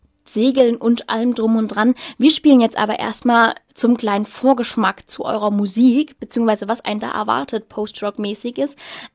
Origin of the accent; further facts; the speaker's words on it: Dresden, Saxony, Germany; Das ist, sage ich jetzt hier als nochmal als Dresdnerin.